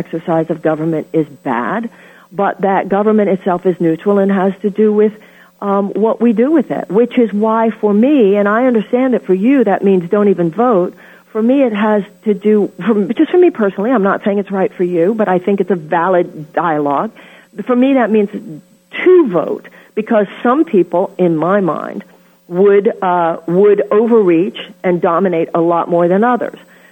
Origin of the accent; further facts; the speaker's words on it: United States; To me, as an American, I don't believe any group has a monopoly on truth.